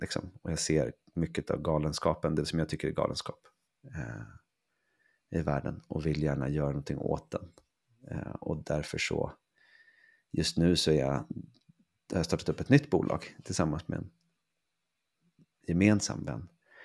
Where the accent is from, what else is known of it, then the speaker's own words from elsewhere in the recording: Sweden; Jag är ungefär 40 år gammal. Jag är född och uppvuxen i Sverige. Med en pappa från Indien och en mamma från, som är halvsvensk och halvtysk.